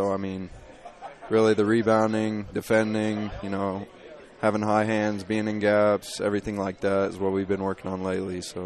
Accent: Kansas, United States; I actually haven't been to Allen Fieldhouse, even though I'm from Kansas, but I'm excited, definitely.

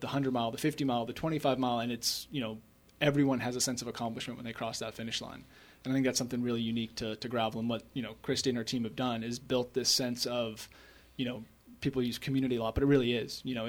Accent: Oregon, United States; now in Vermont, United States; You know, I grew up in Oregon. Now I live in Vermont.

